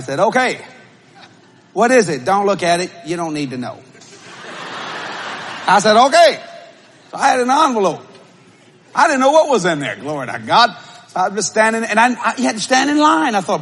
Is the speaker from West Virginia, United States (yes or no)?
no; Louisiana, United States; we're Cajun people